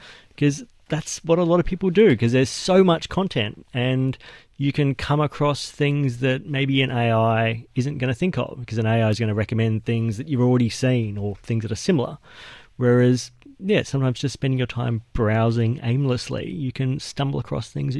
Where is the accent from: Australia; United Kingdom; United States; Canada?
Australia; accent: Australian; And look, as an Australian, I feel your pain